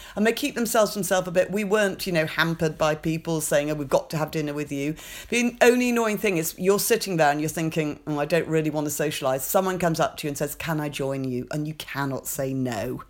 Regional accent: United Kingdom; And obviously it was funny because we were the baddies being the British, you know.

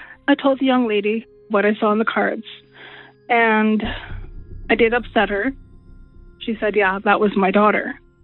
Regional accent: Vanderhoof, British Columbia, Canada; I'm from Vanderhoof, BC in Canada.

